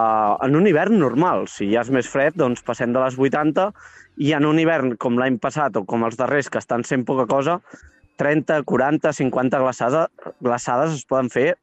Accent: Barcelona, Catalonia, Spain; jo sóc de Gràcia, sóc graciant. El que passa que els meus pares, des de ja ben petits, tenen una segona residència a Llagostera.

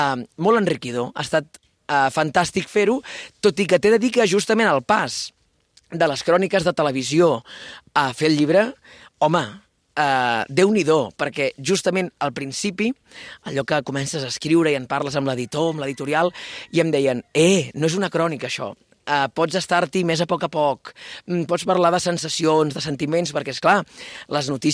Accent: Catalonia, Spain; A veure, és això que et dic, soc del Berguedà

